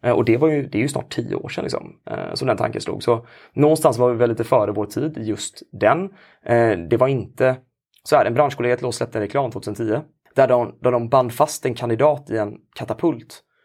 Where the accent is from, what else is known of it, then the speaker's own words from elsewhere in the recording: Gothenburg, Västra Götaland County, Sweden; Men min egen bakgrund är att jag är från Göteborg. Bott här sedan jag var 10 år gammal.